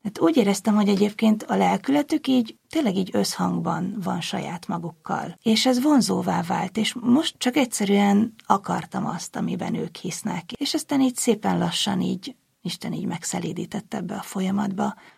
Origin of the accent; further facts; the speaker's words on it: Borsod-Abaúj-Zemplén, Hungary; now in Budapest, Hungary; Borsod megyei kisvárosban töltöttem a gyerekkoromat. Budapestre csak ilyen 20 éves korom környékén kerültem. Gimnáziumot ott végeztem, tehát egészen addig éltem ott.